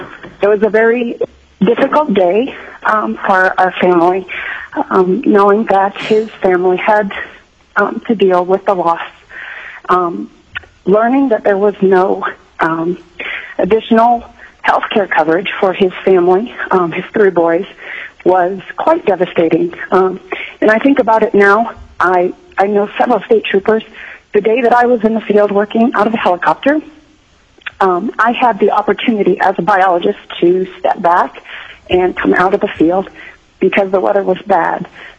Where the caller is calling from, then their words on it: Glen Allen, Virginia, United States; I'm calling from Glen Allen.